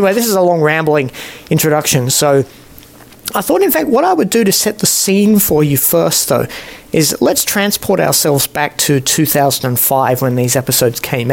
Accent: Singapore; I'm not Singaporean, but I grew up there

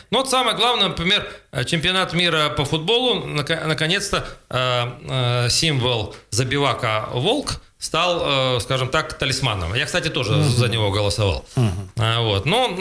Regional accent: Krasnoyarsk Krai, Russia; и создали в Сухобузимском районе, на моей малой родине

